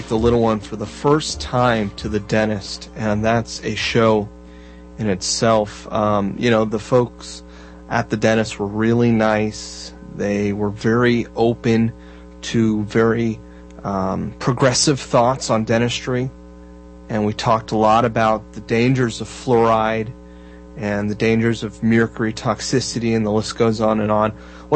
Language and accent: English; Florida, United States; We spent under $2 a gallon for gas here in my home state of Florida.